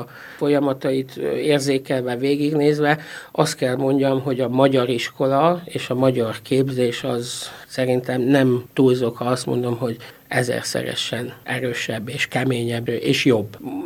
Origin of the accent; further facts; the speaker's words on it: Sárvár, Vas, Hungary; sárvári születésű vagyok, és a család anyai ágon sárvári zenés család